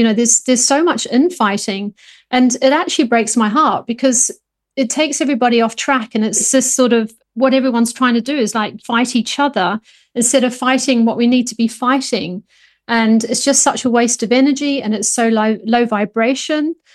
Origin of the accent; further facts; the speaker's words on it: New Zealand; now in United Kingdom; I'm from New Zealand originally.